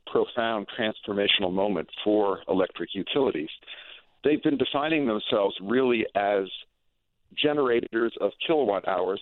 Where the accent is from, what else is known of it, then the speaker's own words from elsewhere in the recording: Massachusetts, United States; Well, in chilly, snowy New England, I'm from Massachusetts, we now have a solar array on our home